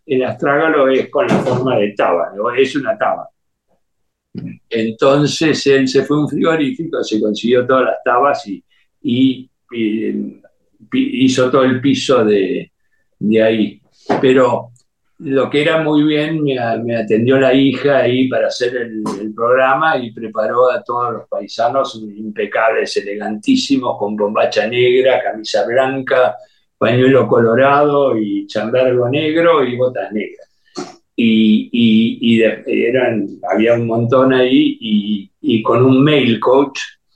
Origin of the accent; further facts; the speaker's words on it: Argentina; como siempre somos los argentinos